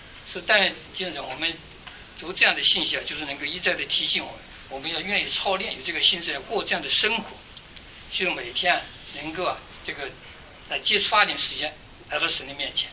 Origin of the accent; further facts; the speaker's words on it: China; 我们都是生在新社会，然后在中国，长在红旗下，我们都被文化，我们的文化所构成。